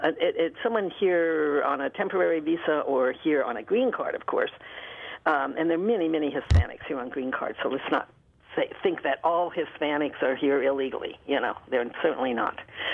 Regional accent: Santa Barbara, California, United States; I'm from Santa Barbara, California. I just got back from the wonderful Spanish Days fiestas.

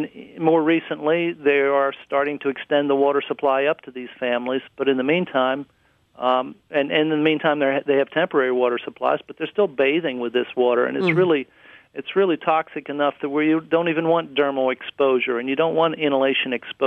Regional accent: Morgantown, West Virginia, United States; When I grew up in Morgantown, West Virginia, we had one species, the black bullhead, living in the Monongahela River.

